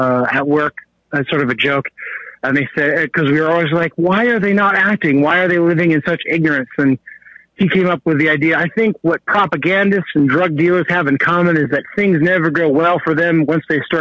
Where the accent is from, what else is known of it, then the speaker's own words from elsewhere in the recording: Seattle, Washington, United States; born there; I'm originally born from Seattle, so just good with accent. But my father was born in Harlan, Kentucky.